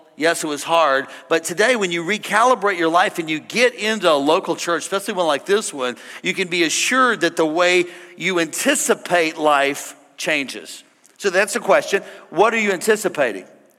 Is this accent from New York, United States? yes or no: no; St. Louis, Missouri, United States; I grew up in South St. Louis. Florida doesn't know about this, but we lived in a real rough part of town, and we never worried about getting abducted.